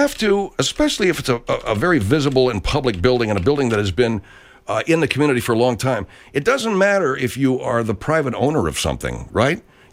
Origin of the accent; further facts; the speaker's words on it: Arcadia, California, United States; But there is a old Vandy Camps building in my hometown of Arcadia that has the big windmill.